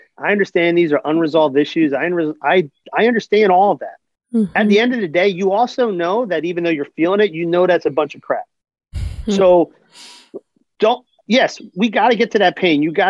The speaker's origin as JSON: {"language": "English", "town": "Philadelphia", "region": "Pennsylvania", "country": "United States", "said": "I'm from Philly."}